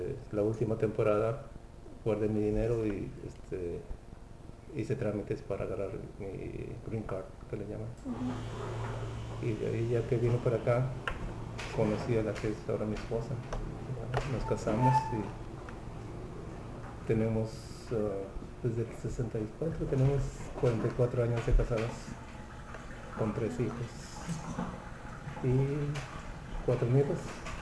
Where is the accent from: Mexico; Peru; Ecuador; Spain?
Mexico; Tepic, Nayarit; born there; Yo nací en Tepic, Nayarit, en mayo 16 de 1940.